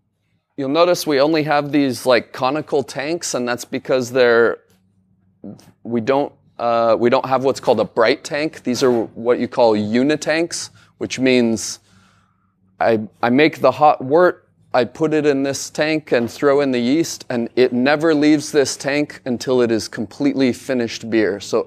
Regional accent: Colorado, United States; Well, so I grew up in Colorado originally

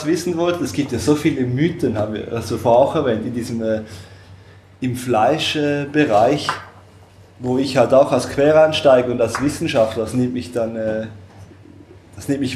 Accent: Switzerland; wir als Schweizer sagen natürlich

